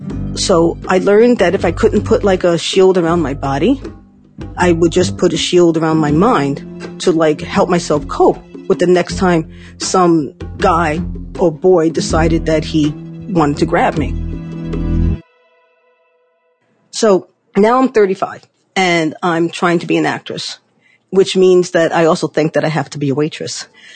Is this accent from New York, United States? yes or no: yes; Bronx, New York, United States; I fought back because, like, yeah, I'm from the Bronx, you know, I'm fighting back.